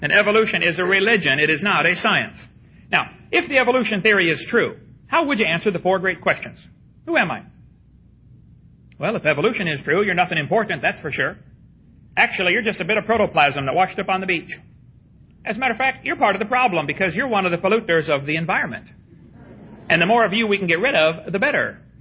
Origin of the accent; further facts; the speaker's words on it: East Peoria, Illinois, United States; But when I was about 6 years old, I was raised in East Peoria, Illinois.